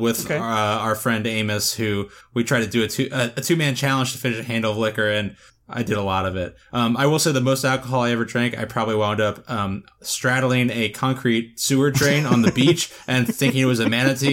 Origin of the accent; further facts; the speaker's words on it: United States; Yes. I'm an American.